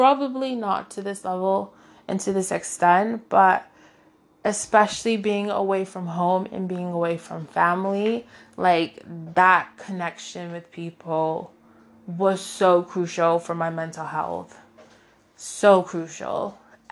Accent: United States; now in United Kingdom; I'm originally from the States and I've now been in the UK for 7 years.

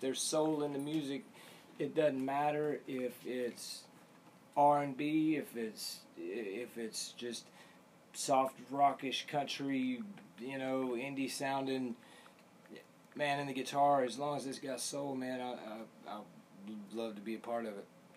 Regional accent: Pensacola, Florida, United States; born there; also born or lived in Tarrant County, Texas, United States; Born in Pensacola, Florida.

